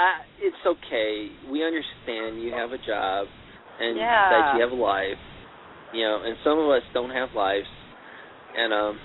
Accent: Chicago, Illinois, United States; I'm from Chicago, so I understand that.

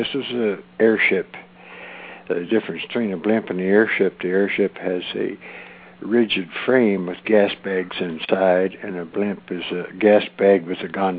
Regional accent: Preston, Kentucky, United States; born there; I was born in Preston, Kentucky, 1927.

